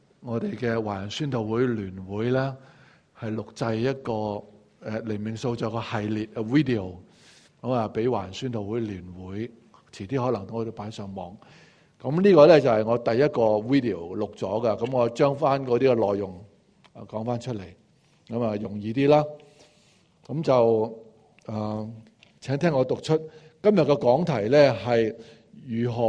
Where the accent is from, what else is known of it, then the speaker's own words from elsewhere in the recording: Chaozhou, Guangdong, China; 我们华人呢，特别我潮州人呢，